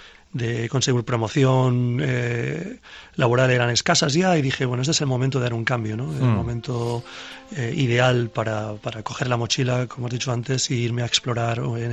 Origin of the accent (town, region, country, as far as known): San Sebastián, Basque Country, Spain; born or raised there; moved away; also born or lived in London / New York